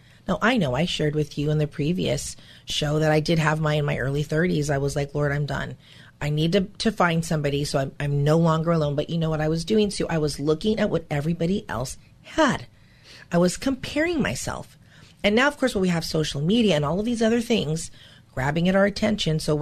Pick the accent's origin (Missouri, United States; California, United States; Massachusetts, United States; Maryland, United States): California, United States; Hollywood; born there; That came out of, again, I was born in Hollywood.